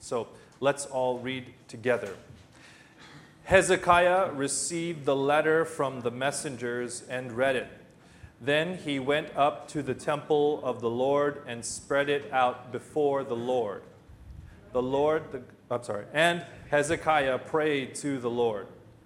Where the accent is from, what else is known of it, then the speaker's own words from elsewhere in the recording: Philippines; I'm a Filipino, but I can't speak Tagalog, but I like to eat like a Filipino.